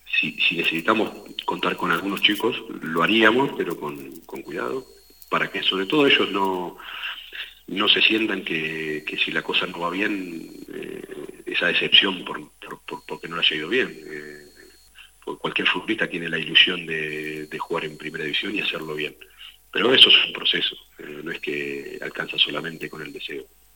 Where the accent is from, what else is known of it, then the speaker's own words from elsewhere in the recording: Argentina; es normal que por cómo somos los argentinos solamente sirve ganar